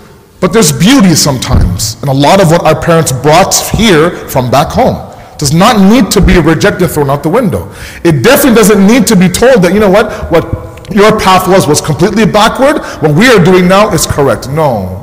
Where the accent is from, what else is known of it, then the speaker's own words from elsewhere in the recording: Canada; born there; I come from a background where my parents are your typical immigrant Pakistani family. I was born in Canada. I have an Urdu-speaking background at home.